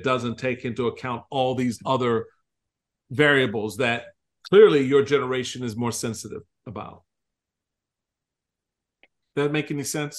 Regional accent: Washington, District of Columbia, United States; But I'm thinking about an … growing up in Washington, D.C., and, you know, as a Black Republican in a Democratic household, surrounded by Democrats

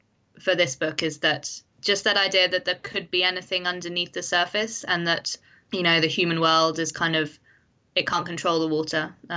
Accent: East of England, United Kingdom; born or raised there

